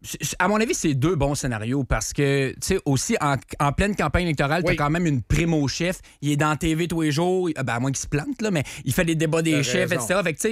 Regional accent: Saint-Honoré, Quebec, Canada; moi, je disais, je viens de Saint-Honoré, etc.

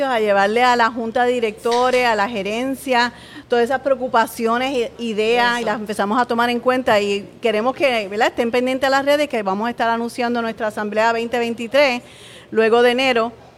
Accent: Cabo Rojo, Puerto Rico; Yo soy de Cabo Rojo.

